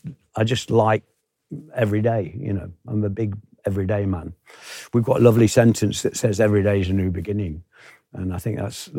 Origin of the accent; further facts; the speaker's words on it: Nottingham, East Midlands, United Kingdom; He was the founder member of the Beeston Camera Club, which is just outside of my hometown in Nottingham.